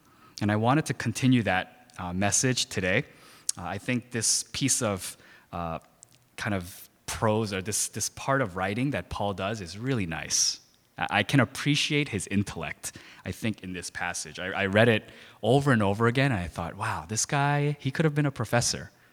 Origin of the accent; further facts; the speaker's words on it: New York, United States; I grew up in New York my whole life